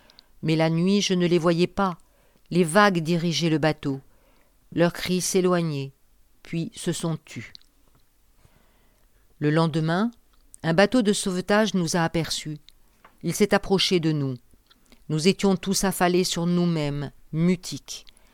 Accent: Niger; Moi, je viens du Niger, un pays enclavé. Je n'avais jamais vu la mer.

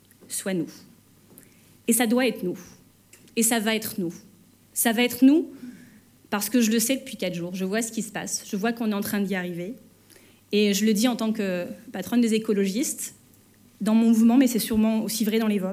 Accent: Hénin-Beaumont, Hauts-de-France, France; Je suis originaire d'Hénin-Beaumont, où je vis depuis 37 ans, où je suis élue.

